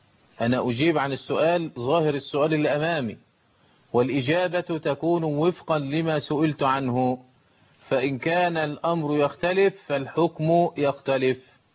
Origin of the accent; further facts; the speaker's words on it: Egypt; بمذهب أهل القرابة المعمول به عندنا في مصر